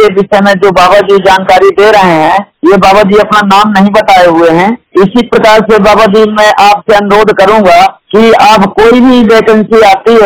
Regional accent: Banda, Uttar Pradesh, India; मैं बांदा उत्तर प्रदेश का मूल निवासी हूँ।

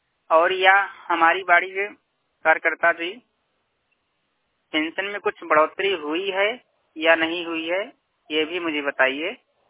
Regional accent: Basti, Uttar Pradesh, India; मैं उत्तर प्रदेश के मूल निवासी जिला बस्ती का रहने वाला हूँ।

